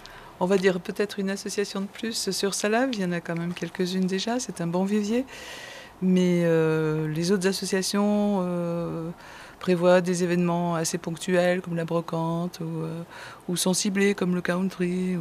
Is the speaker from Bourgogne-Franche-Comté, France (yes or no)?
yes; Cuiseaux, Bourgogne-Franche-Comté, France; Enfin, je suis de Cuiseaux